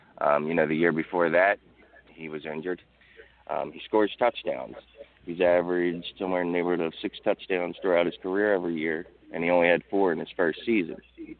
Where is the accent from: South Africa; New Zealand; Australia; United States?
United States; Philadelphia, Pennsylvania; I'm an Eagles fan, born and bred in Philly